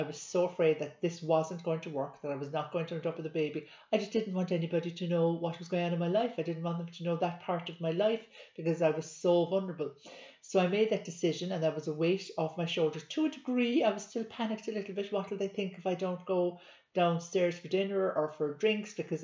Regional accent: Munster, Ireland; I'm actually based in Ireland. I'm Irish, and I am down in a county called Cork.

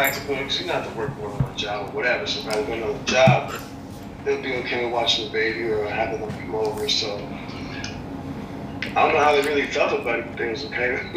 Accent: Nigeria; I'm Nigerian, so, you know, soccer's a big deal.

